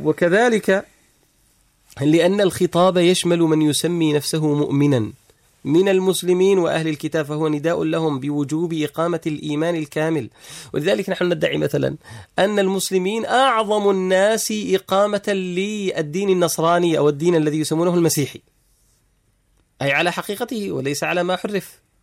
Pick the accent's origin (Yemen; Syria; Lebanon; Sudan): Yemen; عندنا في اليمن